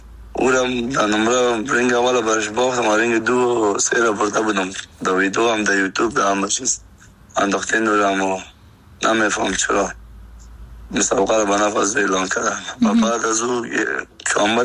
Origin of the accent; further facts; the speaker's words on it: Afghanistan; moved away as an adult